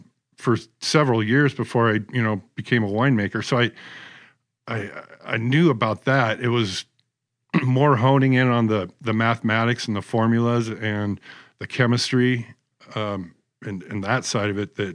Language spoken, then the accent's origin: English; Seattle, Washington, United States; I grew up in the Seattle area.